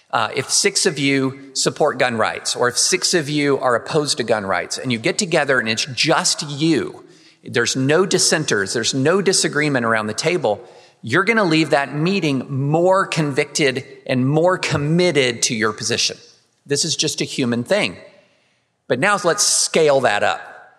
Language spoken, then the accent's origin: English; Tennessee, United States; So I come from Tennessee, outside of Nashville, a very, very conservative part of the United States.